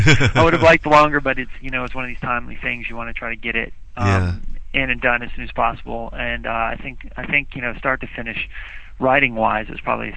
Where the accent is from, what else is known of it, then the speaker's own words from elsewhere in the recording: Orlando, Florida, United States; I grew up in Orlando, Florida, and I was a reporter for the newspaper there, the Orlando Sentinel, for 6 years.